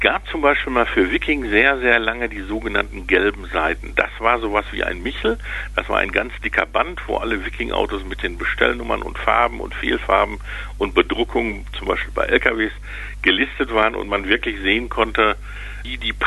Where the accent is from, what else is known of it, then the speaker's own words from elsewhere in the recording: Recklinghausen, North Rhine-Westphalia, Germany; in meiner Heimatstadt Recklinghausen